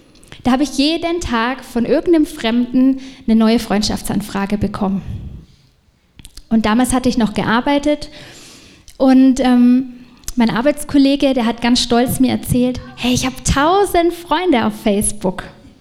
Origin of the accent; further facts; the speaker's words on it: Munich, Bavaria, Germany; ich komme aus München und da gibt es die Bussi Bussi Gesellschaft.